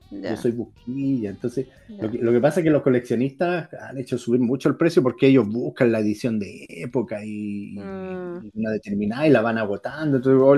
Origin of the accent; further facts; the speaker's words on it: Valparaíso, Chile; como uno como porteño se imagina